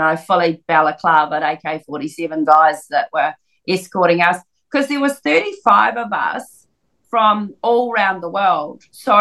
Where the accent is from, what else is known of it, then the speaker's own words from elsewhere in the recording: New Zealand; Being New Zealander, I couldn't insure it in the UK, so a very kind friend bought it for me.